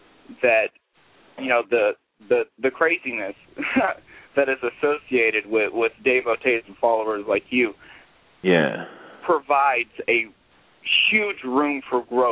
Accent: Fort Worth, Texas, United States; born there; now in Denton, United States; I am from, I was born in Fort Worth. I went to 5 high schools. I've been all over the state and all over the country. But right now I'm living in, Denton, Texas.

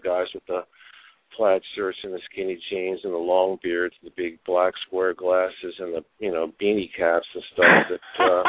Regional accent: Baltimore, Maryland, United States; now in Nashville, United States; I love Baltimore. It's, you know, my hometown, and all my friends and family are in and around Balmer.

